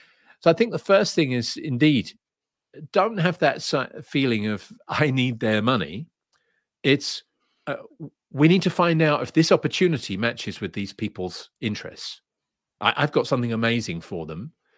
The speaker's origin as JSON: {"language": "English", "region": "England", "country": "United Kingdom", "said": "And, you know, I'm like, terribly sorry, I'm English, you know, we don't quite do it like that."}